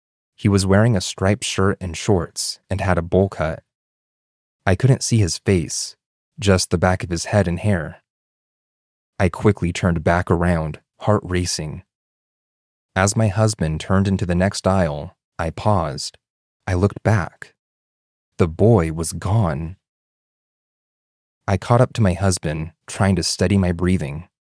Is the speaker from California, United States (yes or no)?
yes; San Jose, California, United States; I grew up in the Bay Area, specifically in San Jose.